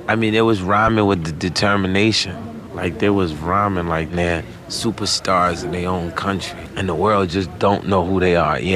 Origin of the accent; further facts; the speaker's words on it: Haiti; I mean, what I remember about growing most in Haiti, I would say it's just the spirit of the people, the energy, the music, the culture, the art